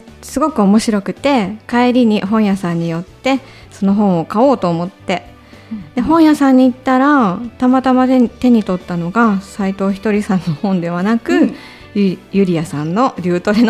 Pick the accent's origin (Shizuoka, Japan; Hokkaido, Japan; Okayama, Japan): Okayama, Japan; 岡山から来た